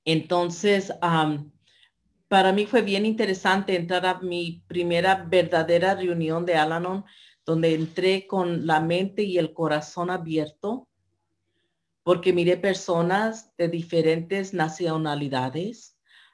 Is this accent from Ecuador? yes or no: no; Oakland, California, United States; soy del área de la Bahía de Oakland.